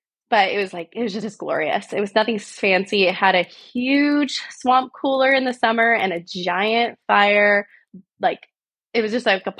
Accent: California, United States; moved away as an adult; now in England, United Kingdom; But we're both originally from California. We've moved all over the state. And then this summer in June 2023, we moved to England.

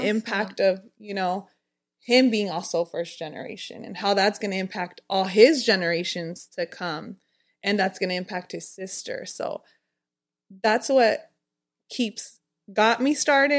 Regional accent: Venice, California, United States; I grew up in Venice.

